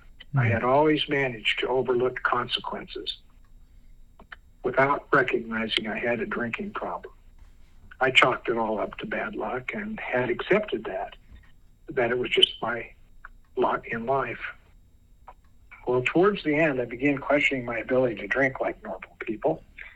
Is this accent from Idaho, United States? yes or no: yes; Idaho, United States; also born or lived in Utah; I grew up in Idaho, a small town, and I never did have any religious or moral training.